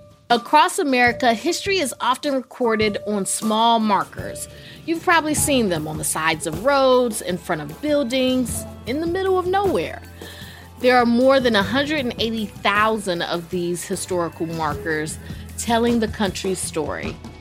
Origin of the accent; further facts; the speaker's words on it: North Carolina, United States; Okay, now I'm from North Carolina, and we always say that we are the first in flight.